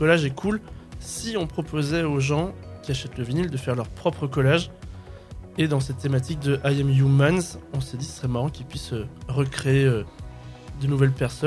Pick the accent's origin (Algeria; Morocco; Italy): Italy; first language French; Même si je suis francophone, j'ai été élevé en français, mais j'ai été élevé en français en Italie